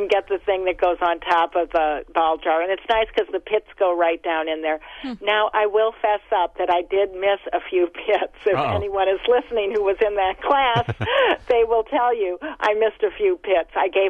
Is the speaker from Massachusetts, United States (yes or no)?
no; Wisconsin, United States; And I'm from Door County, as you mentioned. So our cherries up here are the Montmorency cherries